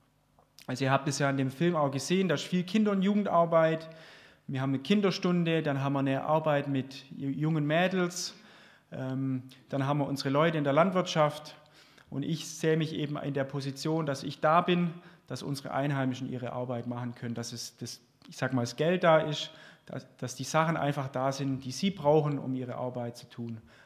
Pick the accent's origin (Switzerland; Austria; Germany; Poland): Germany; Darmsheim, Baden-Württemberg; Genau, wir kommen ja beide auch aus der Region. Also ich komme aus Darmsheim, meine Frau aus Holzgerlingen.